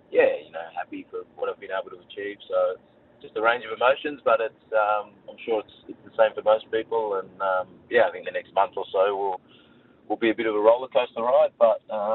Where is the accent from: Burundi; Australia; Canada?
Australia; Melbourne, Victoria; born or raised there